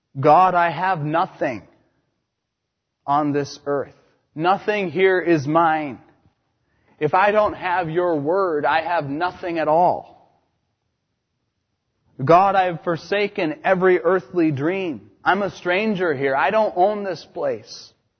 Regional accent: United States; As an American, when I travel outside of this land, it's important for me to obey the laws of the land to which I'm going

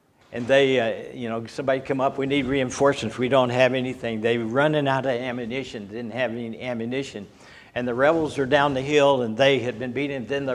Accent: the South, United States; Well, the Civil War was bad, and it needed to happen. I grew up in the South.

